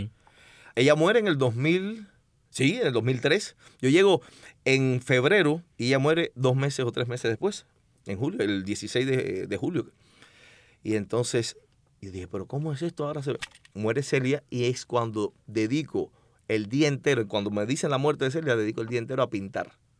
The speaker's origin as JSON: {"language": "Spanish", "town": "Cotorro", "region": "Havana", "country": "Cuba", "said": "Pero soy del cotorro que también habían tirado."}